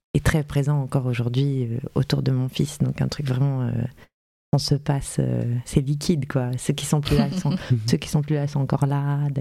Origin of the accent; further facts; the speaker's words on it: Enghien-les-Bains, Île-de-France, France; Moi, je suis née à Enghien-les-Bains.